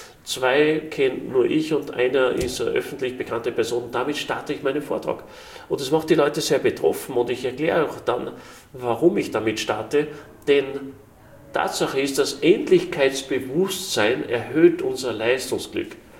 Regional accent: Salzburg, Austria; Ich war damals oben am Geisberg, da bei uns in Salzburg

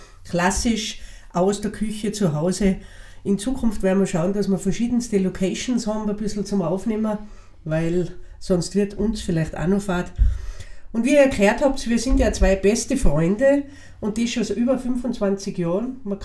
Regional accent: Tyrol, Austria; accent: Tyrolean; wir sind ja zwei Brixentalerinnen, Tirolerinnen. Das heißt, unser Dialekt wird uns immer wieder einholen und das gehört auch dazu.

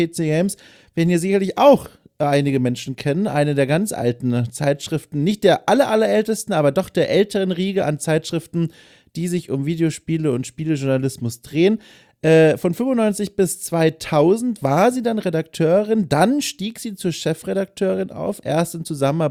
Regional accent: Bavaria, Germany; ich bin aus Unterfranken.

